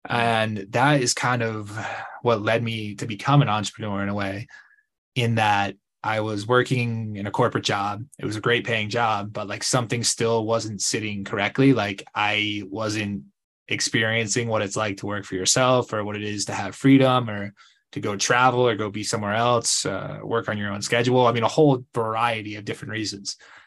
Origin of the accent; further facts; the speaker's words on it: Connecticut, United States; So I originally grew up in Connecticut, about an hour from New York City. I went to college in New York. I came back to Connecticut after college.